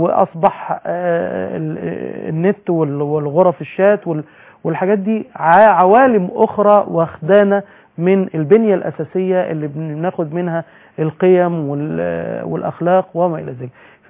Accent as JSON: {"language": "Arabic", "country": "Egypt", "said": "واحنا بطبيعتنا كعرب او كمصريين"}